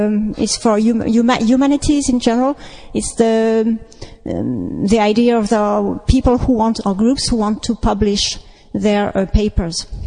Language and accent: English; France; English is a second language; I come from France, so you may ask questions in German.